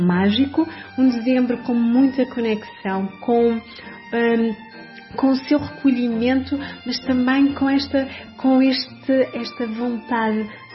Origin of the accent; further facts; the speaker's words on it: Aveiro, Portugal; nós somos da cidade de Aveiro